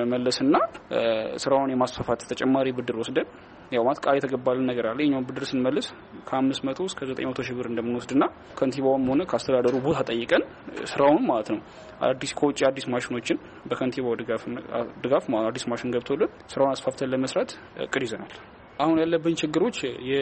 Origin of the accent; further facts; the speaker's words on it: Dire Dawa, Ethiopia; እኔ ተወልጄ ያደግኩት እዚሁ በድሬዳዋ ከተማ ሲሆን ያው ትምህርቴንም ከአንደኛ ደረጃ እስከ 2ኛ ደረጃ ድረስ በድሬዳዋ ከተማ ነው ያጠናቀቅኩትኝ።